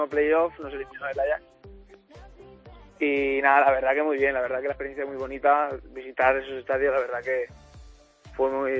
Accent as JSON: {"language": "Spanish", "town": "Valencia", "region": "Valencian Community", "country": "Spain", "moved": "yes", "lives_now": "Jablonec, Czechia", "said": "yo soy de Valencia"}